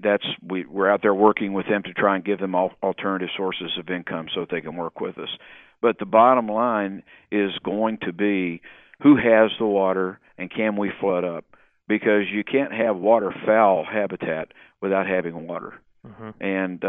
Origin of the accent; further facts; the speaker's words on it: Kentucky, United States; I grew up in eastern Kentucky, but I've lived in my career with the Fish and Wildlife Service. I lived all over the country.